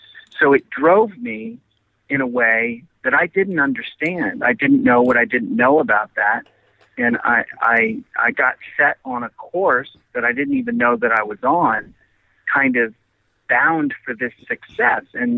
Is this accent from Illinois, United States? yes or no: yes; Illinois, United States; I grew up in Illinois.